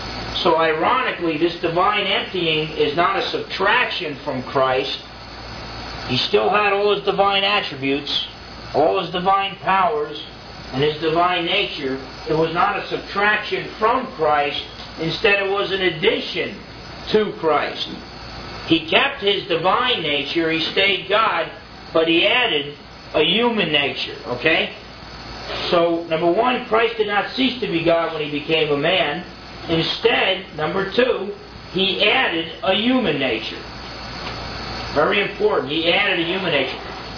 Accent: New Jersey, United States; he said, where are you from? I said, New Jersey. He said, you sound like you're from New Jersey.

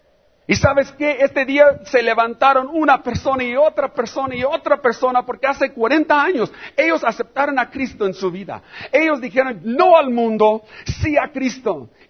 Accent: Mexico; somos libres y soberanos, ¿verdad? Como buenos mexicanos, ¿verdad?

